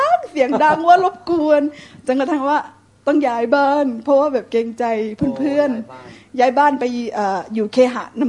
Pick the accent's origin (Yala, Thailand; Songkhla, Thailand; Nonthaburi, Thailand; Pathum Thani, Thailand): Songkhla, Thailand; Hat Yai; สุดท้ายก็คือบ้านเกิดตัวเองหัดใหญ่นั่นแหละค่ะ